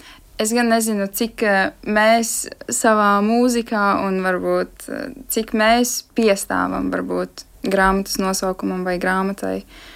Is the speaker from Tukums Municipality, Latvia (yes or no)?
no; Rēzekne, Latgale, Latvia; un esmu no Rēzeknes.